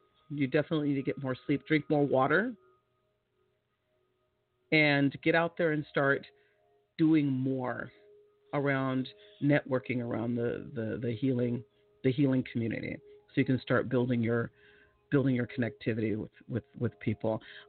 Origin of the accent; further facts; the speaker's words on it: California, United States; I'm from California, and we're always scared of Chicago because it feels like it's